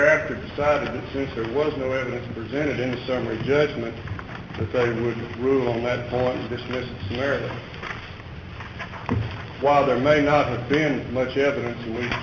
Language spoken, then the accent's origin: English; Gilmer, Texas, United States; I'm from Gilmer.